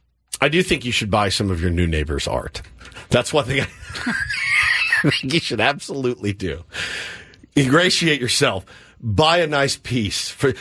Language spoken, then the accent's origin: English; Texas, United States; Yeah, I would. I'm from Texas.